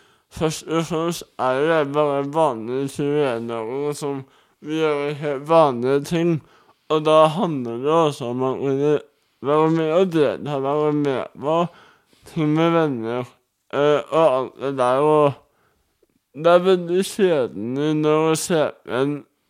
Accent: Bærum, Akershus, Norway; hadde du kjørt forbi huset mitt hjemme i Bærum, hvor jeg kommer fra

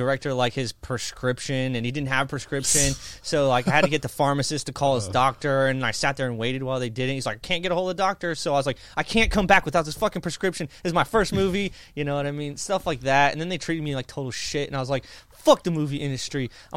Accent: Indiana, United States; I grew up in Indiana and I was not poor, you know, but I got like a ton of financial aid.

